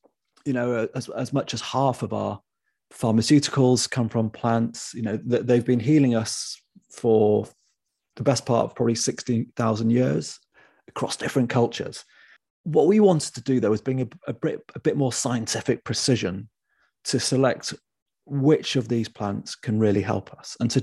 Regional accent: United Kingdom; Being British, I've instantly defaulted to talking about the weather.

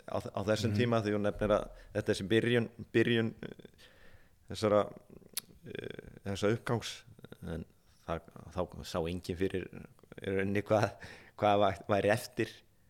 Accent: Hof, Southern Region, Iceland; ég er frá Hofi í Öræfum og ég vann meðal annars á Jökulsálóni

